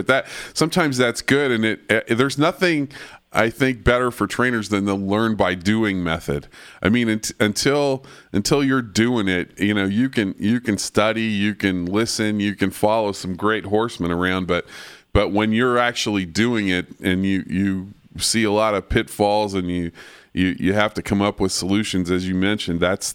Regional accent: Los Angeles, California, United States; Nick Zito talked about that last week, being a New Yorker, and I'm from LA, and you know, when you're in the city, there's really no place to be around horses.

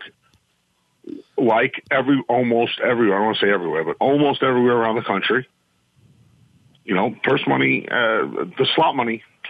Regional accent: New York, United States; As a racing fan and as a New Yorker, I worry for the harness tracks.

